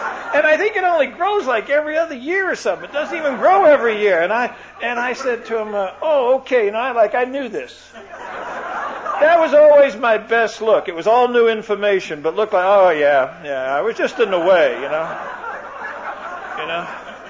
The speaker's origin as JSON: {"language": "English", "town": "Brooklyn", "region": "New York", "country": "United States", "tie": "born or raised there", "said": "I personally just never took it because of where I grew up. I grew up in Brooklyn."}